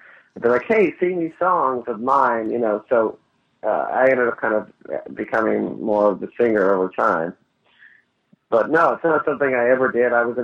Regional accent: Dallas, Texas, United States; I grew up in Texas. Okay. In Dallas.

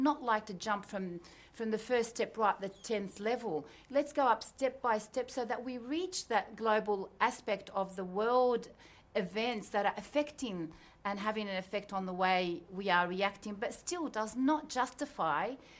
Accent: Australia; within the ability that we have to work within as Australians and as Australian Muslims.

